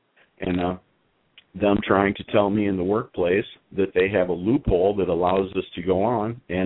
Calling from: Florida, United States; I'm in the 239 area codes in South Florida.

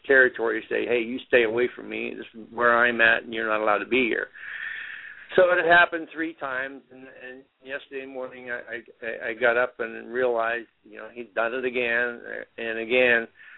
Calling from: Ithaca, New York, United States; in Ithaca.

